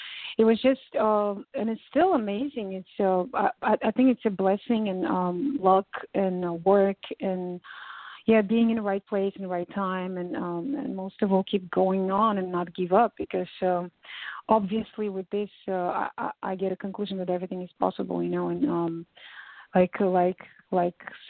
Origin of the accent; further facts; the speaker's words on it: Sofia, Sofia City, Bulgaria; now in Nice, France; I'm originally Bulgarian. My mom is Bulgarian, actually. And my dad is from Nigeria, so I was born and raised in Bulgaria, in Sofia precisely.